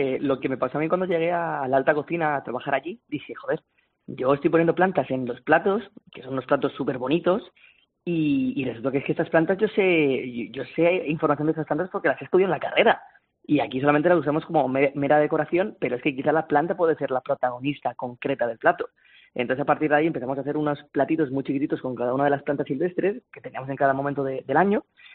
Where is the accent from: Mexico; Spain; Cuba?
Spain; Madrid, Community of Madrid; Porque yo soy de Madrid